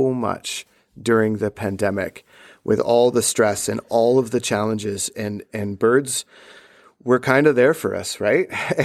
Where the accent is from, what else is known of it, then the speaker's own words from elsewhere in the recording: Peterborough, Ontario, Canada; I grew up in Peterborough, Ontario, and I spent a lot of time in Algonquin Park as a kid